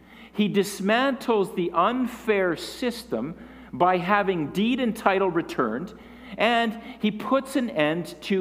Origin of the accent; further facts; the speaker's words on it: Canada; And church, I'm saying this morning as a Christian, not as a Canadian.